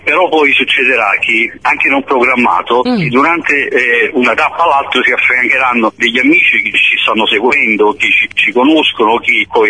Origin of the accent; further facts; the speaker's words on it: Agropoli, Campania, Italy; Sì, sono veterinario e sono di Agropoli.